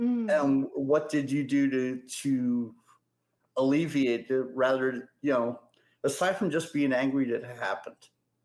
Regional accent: New Jersey, United States; born there; I was born in New Jersey.

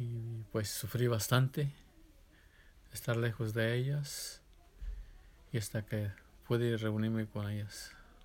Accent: Pátzcuaro, Michoacán, Mexico; born there; Nací en Pátzcuaro, Michoacán, el 8 de mayo del 58.

